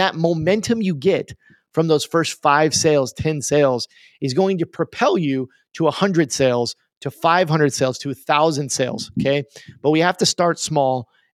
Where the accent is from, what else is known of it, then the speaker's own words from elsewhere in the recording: Oklahoma, United States; And I make the joke that I'm from Oklahoma. So in Oklahoma, see, the riches are in the niches.